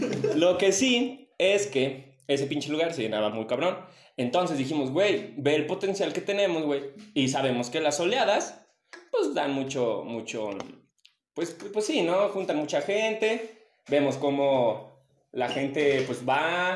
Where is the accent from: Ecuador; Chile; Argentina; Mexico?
Mexico; Zacatecas; somos estudiantes y somos de Zacatecas, no tenemos varo.